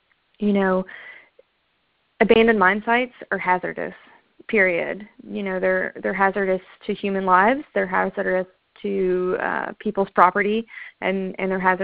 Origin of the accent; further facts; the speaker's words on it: Pikeville, Kentucky, United States; And even though I'm from Pikeville, which has managed to kind of grow and prosper during this really difficult time, you can still see the effects.